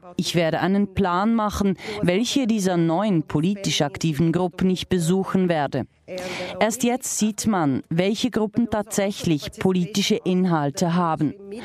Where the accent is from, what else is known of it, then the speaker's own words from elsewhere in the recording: Brazil; now in Berlin, Germany; Selber lebe ich seit fast 30 Jahren nicht mehr in meinem Heimatland Brasilien.